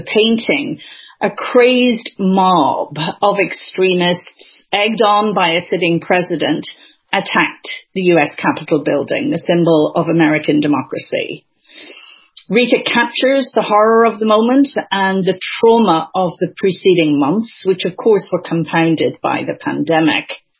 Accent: Belfast, Northern Ireland, United Kingdom; a shared experience of growing up in Belfast together during the Troubles.

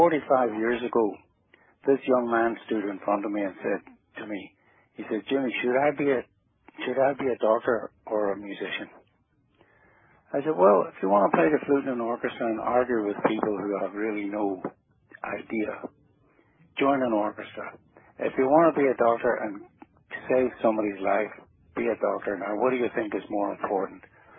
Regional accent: Belfast, Northern Ireland, United Kingdom; I was just reminiscing earlier on about this business of growing up in Belfast and being in the band, the flute band.

